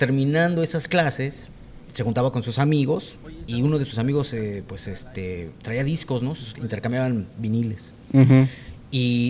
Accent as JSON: {"language": "Spanish", "region": "Mexico City", "country": "Mexico", "tie": "born or raised there", "said": "Soy de la Ciudad de México, correcto."}